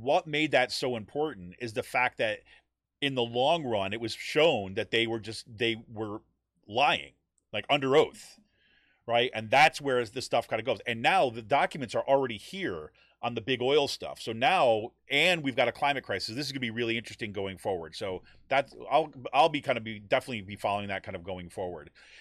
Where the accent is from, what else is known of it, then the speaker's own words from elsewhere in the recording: New York, United States; I see this through the lens of growing up in New York State, right?